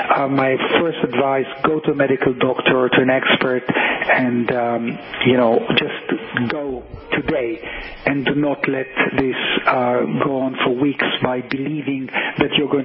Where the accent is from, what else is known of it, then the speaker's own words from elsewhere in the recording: Cyprus; I grew up in Cyprus, and I love the island.